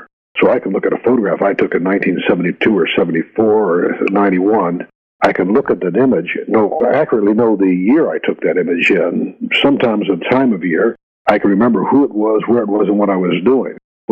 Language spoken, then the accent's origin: English; California, United States; I grew up in the Sierra Nevadas